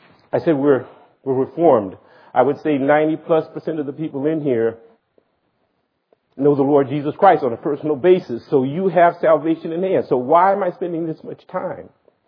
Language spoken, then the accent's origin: English; Louisiana, United States; I'm from the South, Louisiana.